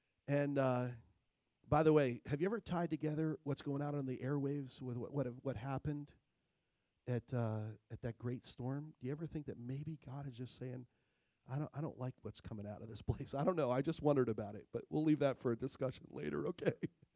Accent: New Jersey, United States; also born or lived in California / New York; I guess my home, I was born in California, lived in New York, but I guess my home is New Jersey. I lived there most of my life growing up. That's home.

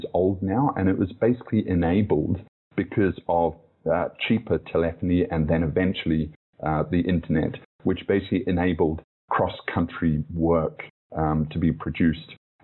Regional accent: New Zealand; moved away as an adult; also born or lived in United Kingdom / Sydney, Australia / London; So I was actually, really quickly born in the UK. I was raised in New Zealand, but then when I was 18, I moved to Sydney in Australia. And then I pretty much went back to London when I was 20.

